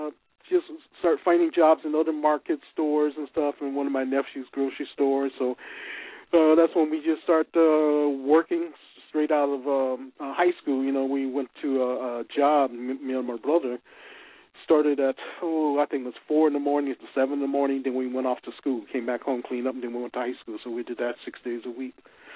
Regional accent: Los Angeles, California, United States; also born or lived in Denver / Sidney, Nebraska; I was born and raised in Los Angeles. I'm one of the L.A. native, so I've been here almost all my life.

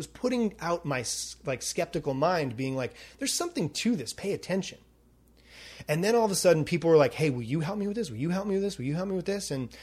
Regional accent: New York, United States; But to be honest, I have this skeptical brain. I'm from New York. So I'm open, but I'm skeptical.

